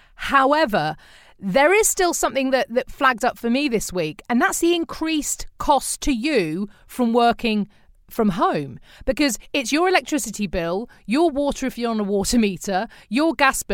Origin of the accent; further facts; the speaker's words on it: United States; Watching as I am from the States